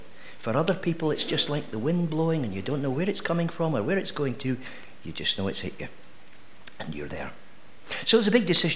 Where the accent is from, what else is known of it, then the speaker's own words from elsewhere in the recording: Scotland, United Kingdom; born there; because I was born in Fife in Scotland